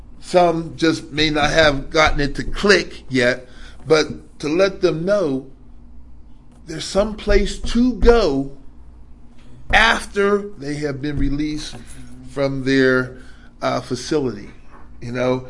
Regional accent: Pittsburgh, Pennsylvania, United States; I'm from the Pasna area, Pittsburgh.

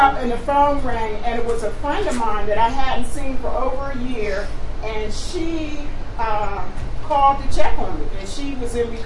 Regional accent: Camden, New Jersey, United States; moved away as an adult; now in Pittsburgh, United States; I am from Camden, New Jersey. I've been in Pittsburgh 35 years. I came here to give my children a better chance at life

